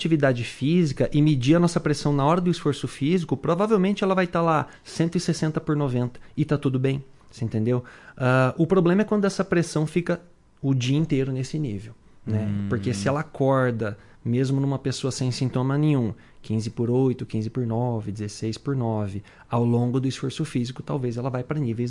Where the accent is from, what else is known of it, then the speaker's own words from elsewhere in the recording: Mato Grosso, Brazil; Porque eu que morei a vida inteira no Mato Grosso, ouvi a vida inteira … também, né?